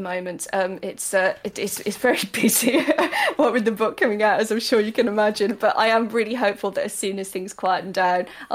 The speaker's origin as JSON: {"language": "English", "town": "Birmingham", "region": "West Midlands", "country": "United Kingdom", "tie": "born or raised there", "said": "my dad was Irish, and I grew up in Birmingham, and in a very sort of... typical Edwardian terrace"}